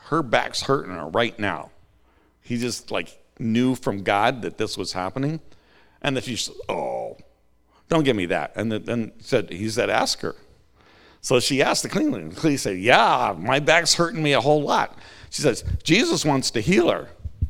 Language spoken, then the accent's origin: English; Montana, United States; I grew up in Montana. We have a lot of strange sayings in Montana.